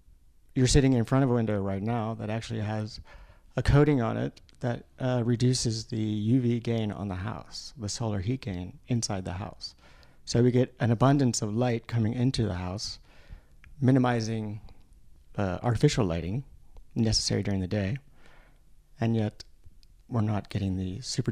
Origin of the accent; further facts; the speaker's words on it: Virginia, United States; Growing up in Virginia, actually, I was thinking about this the other day. Actually, I grew up in a small farmhouse where we had just a screened porch